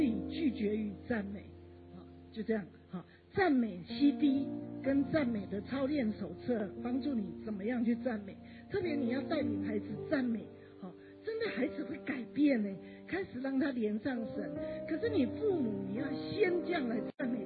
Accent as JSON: {"language": "Chinese", "country": "China", "said": "我们家会，其实我们中国人都是不太会称赞"}